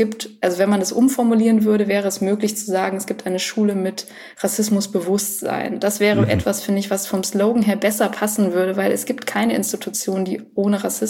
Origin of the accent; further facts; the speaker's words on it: Munich, Bavaria, Germany; Wenn ich dann als Kind gesagt habe, ja, ich komme aus München